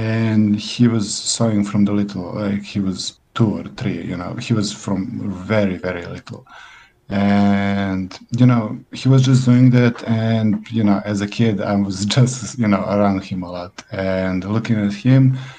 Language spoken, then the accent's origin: English; Serbia; I'm a designer from Serbia, and I'm so honored to be here.